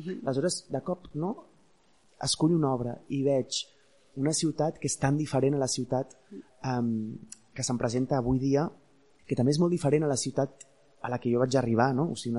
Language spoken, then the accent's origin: Catalan; Barcelona, Catalonia, Spain; A la vegada com d'una melanconia a què estem condemnats gairebé com a barcelonins, no?